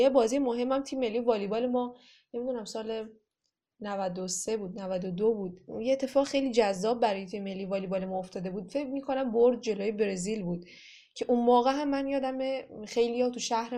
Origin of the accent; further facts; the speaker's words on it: Mazandaran, Iran; چون ما مازندرانی هستیم و همیشه تو تیم ملی کشتی ما مازندرانی حضور دارن و کشتی اتفاق ویژه است تو مازندران